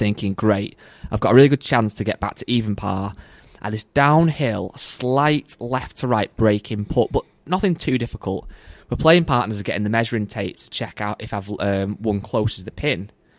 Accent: England, United Kingdom; partly because I'm from England and it's obviously often held in Britain or whatever.

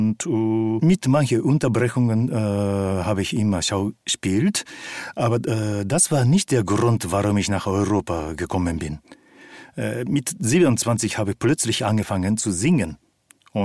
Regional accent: Japan; Ich bin in Japan aufgewachsen und immer ferngeguckt und das kann ich.

